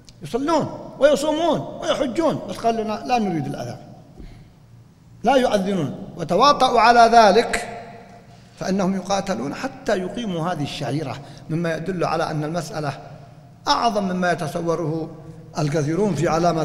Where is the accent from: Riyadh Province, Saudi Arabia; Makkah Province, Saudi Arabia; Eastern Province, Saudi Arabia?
Riyadh Province, Saudi Arabia; Riyadh; أنا سأذكر لكم مسجد عندنا في الرياض الآن